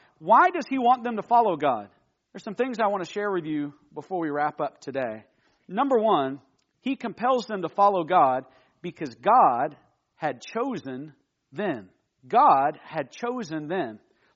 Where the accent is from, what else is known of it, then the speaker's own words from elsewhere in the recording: Alabama, United States; Look, I grew up in Alabama, and I grew up an Auburn fan.